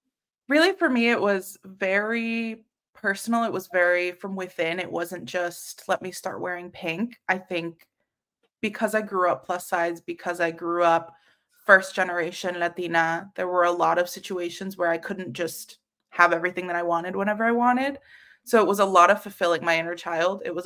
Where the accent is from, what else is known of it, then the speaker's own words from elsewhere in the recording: Florida, United States; I grew up in Florida, so I get so much FOMO with snow days